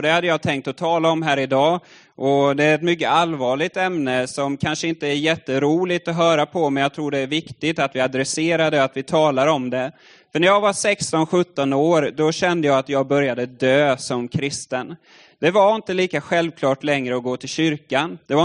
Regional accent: Furusjö, Jönköping County, Sweden; nere i Furusjö där jag kommer ifrån. Så jag har verkligen vuxit upp i kyrkan.

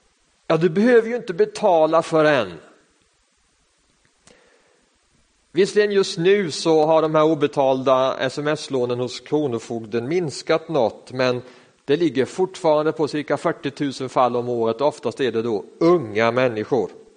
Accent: Sweden; Och det är inte bara aktiemarknaden som vi svenskar bevakar som aldrig förr.

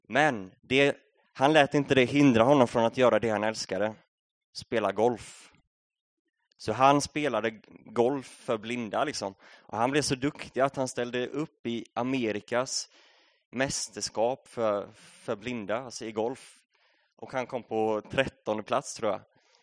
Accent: Vaggeryd, Jönköping County, Sweden; now in Katrineholm, Sweden; och jag kommer ifrån Vaggeryd från början. Numera så bor jag i Katrineholm

